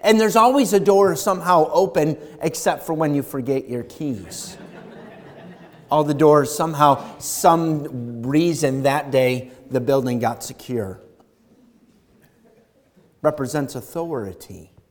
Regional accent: Irondequoit, New York, United States; I remember we grew up in Irondequoit

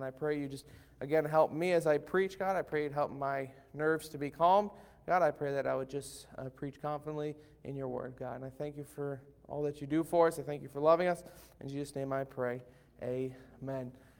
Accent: New Jersey, United States; Sorry if I said that wrong. I'm from Jersey. I mean, it's good stuff, and we love being here.

